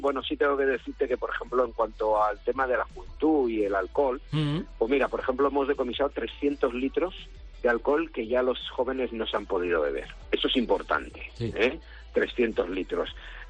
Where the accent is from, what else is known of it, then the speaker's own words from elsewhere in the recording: Alicante, Valencian Community, Spain; somos herculanos, somos alicantinos